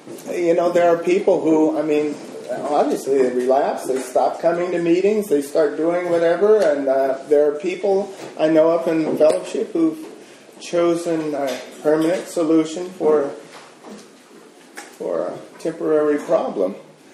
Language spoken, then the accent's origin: English; El Cerrito, California, United States; I grew up in El Cerrito. My mother was a school teacher, and she just was not going to have a child that could not speak English properly.